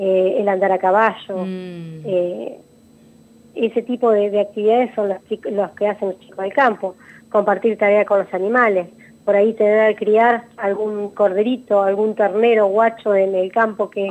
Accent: Maipú, Argentina; born there; Yo nací en Maipú, que es un nací en Maipú, está a 25 kilómetros de la escuela donde yo trabajo. Sí, y todos estamos rodeados por campo.

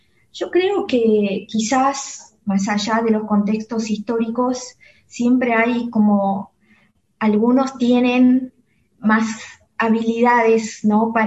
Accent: Córdoba, Argentina; now in Buenos Aires, Argentina; yo soy cordobesa. Me vine por primera vez a Buenos Aires con una beca del Fondo Nacional de las Artes

